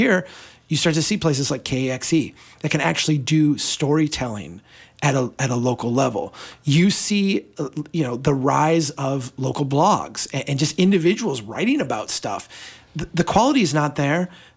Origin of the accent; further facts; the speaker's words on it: Brainerd, Minnesota, United States; I'm from Brainerd. I have a soft spot for my local newspaper.